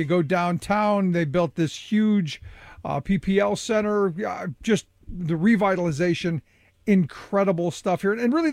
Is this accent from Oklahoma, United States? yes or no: no; Cleveland, Ohio, United States; Look, I grew up in Cleveland, and the same mm-hmm. could have been said about Cleveland during the trough period when things were at its lowest.